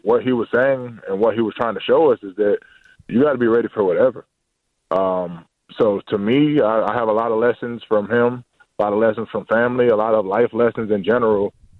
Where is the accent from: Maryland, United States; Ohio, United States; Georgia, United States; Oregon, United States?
Georgia, United States; McDonough; Growing up in McDonough, Georgia, my dad is from Beaufort, South Carolina. My mom's from Queens, New York.